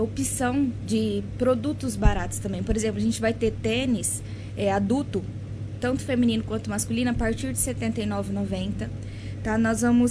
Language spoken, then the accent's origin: Portuguese; Mato Grosso do Sul, Brazil; Eu sou do estado do Mato Grosso do Sul e lá o formato de loja é esse.